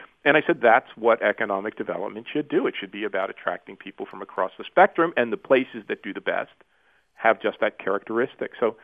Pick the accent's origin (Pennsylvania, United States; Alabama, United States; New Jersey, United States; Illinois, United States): New Jersey, United States; Newark; born there; I'm 54. So, and I was born in Newark, New Jersey